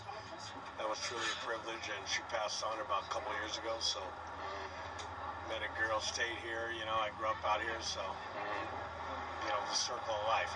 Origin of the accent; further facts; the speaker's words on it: Thousand Oaks, California, United States; also born or lived in Inglewood; I was born in Inglewood, California. Mm-hmm. Maybe an hour away from here.